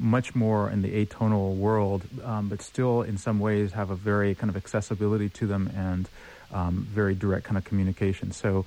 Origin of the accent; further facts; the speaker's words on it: Houston, Texas, United States; My hometown is Houston, Texas, and that's where a lot of things are happening as a result of this as well.